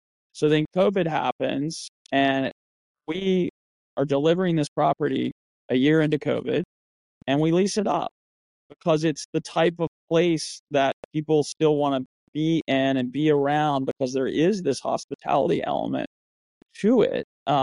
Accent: West Virginia, United States; I'm originally from West Virginia, and we're building a hotel there.

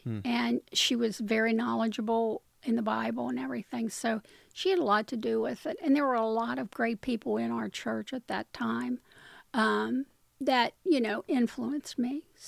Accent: Covington, Kentucky, United States; In Covington, yeah.

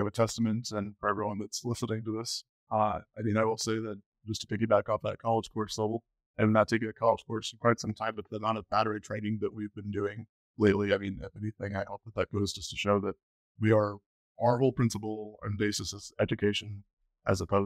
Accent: Peoria, Illinois, United States; I'm from Peoria again, I'll say it a million times. When I was in high school, all I talked about was moving out of Peoria.

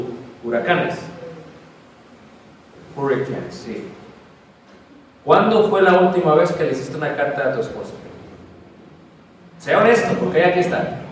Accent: China; Spanish is a second language; now in Mexico City, Mexico; Digo, no, yo soy de China, yo no quiero.

